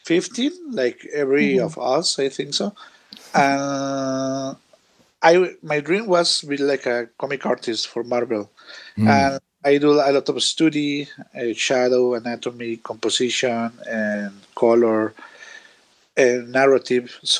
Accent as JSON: {"language": "English", "region": "Chihuahua", "country": "Mexico", "second_language": "English", "said": "I have 31 years old. I am from Mexico. Was the most big state in Mexico is Chihuahua."}